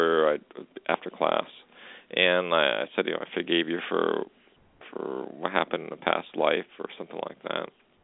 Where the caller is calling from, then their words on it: Alberta, Canada; I'm in Alberta.